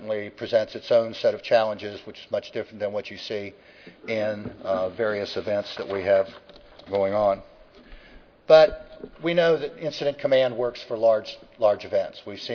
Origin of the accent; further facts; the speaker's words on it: Florida, United States; I can offer a couple of statements. I am from Florida.